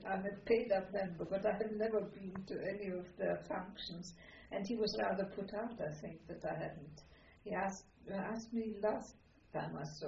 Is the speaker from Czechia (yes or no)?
yes; Czechia; moved away; I don't feel at home in Czechoslovakia. I mean, I went back to my hometown, which is of a grey colour